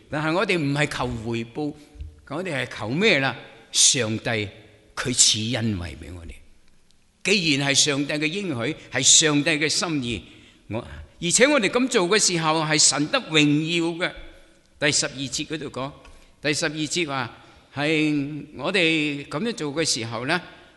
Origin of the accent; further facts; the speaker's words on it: China; 施恩莫忘報，我哋中國人講咁